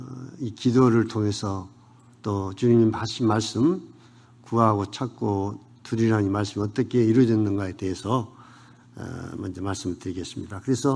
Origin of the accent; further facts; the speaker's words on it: Jindo, South Jeolla, South Korea; 제 고향이 진도이기 때문에